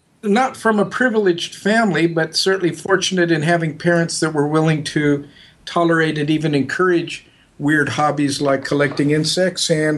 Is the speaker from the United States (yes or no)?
yes; California, United States; I'm from California, born and raised.